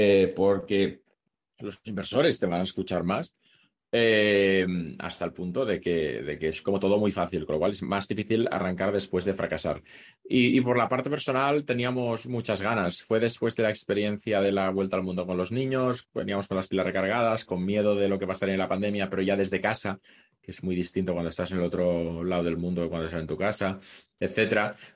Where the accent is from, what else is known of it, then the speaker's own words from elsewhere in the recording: Catalonia, Spain; Aparte, como soy catalán, no gastaría mucho.